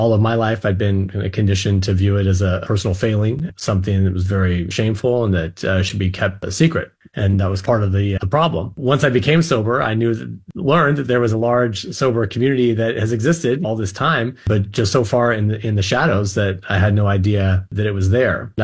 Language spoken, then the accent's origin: English; Lake Oswego, Oregon, United States; I grew up here in the Lake Oswego community, had a very loving family, a great education